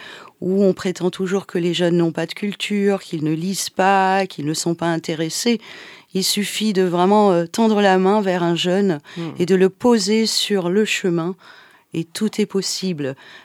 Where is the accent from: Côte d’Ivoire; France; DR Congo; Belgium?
Côte d’Ivoire; quand on est ivoirien, apprendre nos ancêtres les Gaulois, c'est un peu passer à côté de la réalité des choses